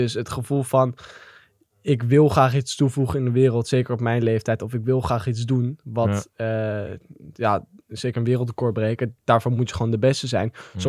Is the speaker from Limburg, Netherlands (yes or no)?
no; Amsterdam, North Holland, Netherlands; Ik kom uit Amsterdam-Zuid, dus dat zegt eigenlijk al genoeg.